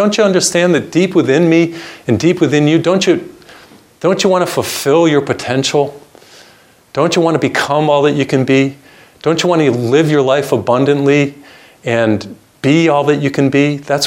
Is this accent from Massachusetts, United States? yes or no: yes; Massachusetts, United States; And he was from Massachusetts. I'm from Massachusetts, so I kind of like him.